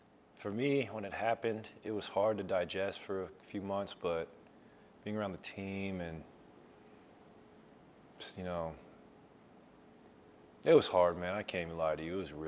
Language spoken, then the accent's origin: English; California, United States; also born or lived in Oregon; I grew up in Oregon. I grew up in Cali, California, so nature has always been a part of my life, luckily for me.